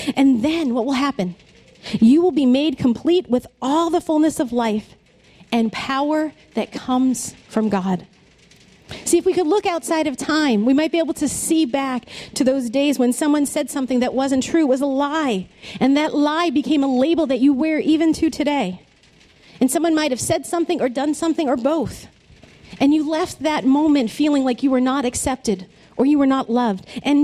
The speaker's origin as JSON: {"language": "English", "town": "Lowell", "region": "Massachusetts", "country": "United States", "tie": "born or raised there", "said": "I grew up in Lowell, and we were very poor. And because of that, we moved neighborhood to neighborhood."}